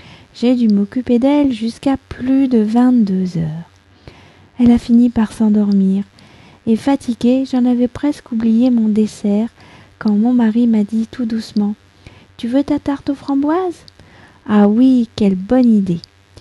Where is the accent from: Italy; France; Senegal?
France; je suis française, j'habite près de Paris